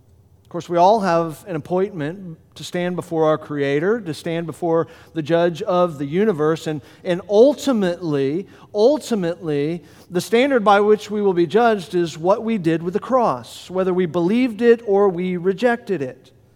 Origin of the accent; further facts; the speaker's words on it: Florida, United States; now in Delaware, United States; As he mentioned, I'm from Florida, and as he mentioned, everything good happened to me in Florida, and so I came to Delaware really unaware of anything of what life would be here